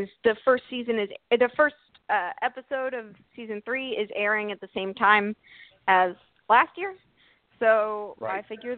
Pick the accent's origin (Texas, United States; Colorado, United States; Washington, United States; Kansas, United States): Texas, United States; San Antonio; And I speak Spanish because growing up in San Antonio, I was like the one white kid in my class for a couple of years.